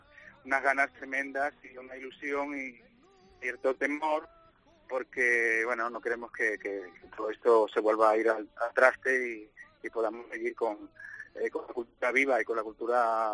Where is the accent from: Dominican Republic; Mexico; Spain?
Spain; Seville, Andalusia; es mi tierra, he vivido ahí.